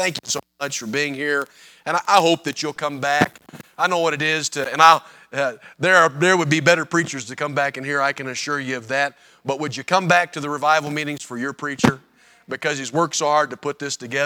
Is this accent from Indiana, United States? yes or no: yes; Indiana, United States; I grew up on Northwest Indiana, which really we would just consider ourselves to be the suburbs of Chicago.